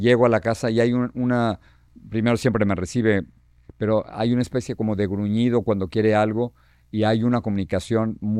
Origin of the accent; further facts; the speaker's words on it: State of Mexico, Mexico; sino en la casa donde crecí en México, que es en la calle Piedras Negras, número 10, en Bosques de Echegaray. Esa es mi casa, donde crecí con mis hermanos.